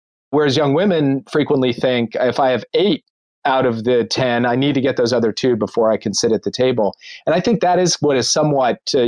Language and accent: English; Minnesota, United States; who's from a small town in northern Minnesota, a proud product of my home state